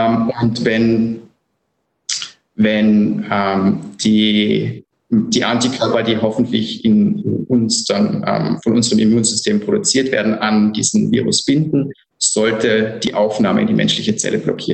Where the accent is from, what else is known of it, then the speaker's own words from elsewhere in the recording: Villach, Carinthia, Austria; moved away as an adult; also born or lived in Graz; now in Brisbane, Australia; Ursprünglich bin ich eigentlich aus Villach. Das ist eine sagen wir mal, kleinere Stadt im Süden von Kärnten, an der Grenze zu Slowenien und Italien. Aber ich bin dann für mein Studium, bevor ich nach Australien gekommen bin, ungefähr 10 bis 11 Jahre in Graz